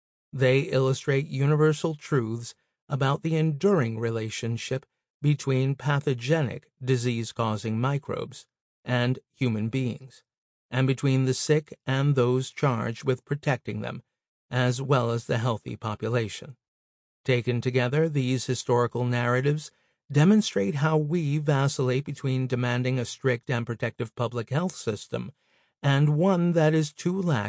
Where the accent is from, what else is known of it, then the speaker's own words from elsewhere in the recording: Michigan, United States; Governor Gretchen Whitmer, Democrat of Michigan, declared a state of emergency in my home state in response to the pandemic.